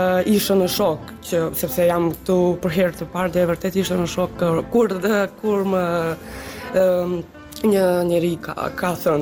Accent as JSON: {"language": "Albanian", "country": "Serbia", "second_language": "Albanian", "said": "Njerëzit të vjetër kur dëgjojnë se ne jemi nga Serbia e flasim serbisht"}